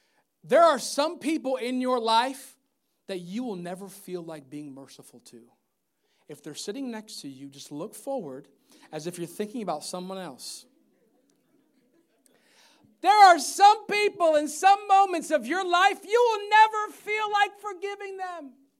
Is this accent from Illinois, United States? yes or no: no; Maryland, United States; And I grew up in Maryland my whole life.